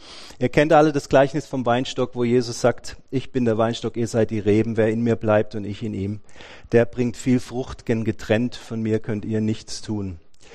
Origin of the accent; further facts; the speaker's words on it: Germany; dass wir als Deutsche, also ich zumindest, ja, sehr oft so gepolt sind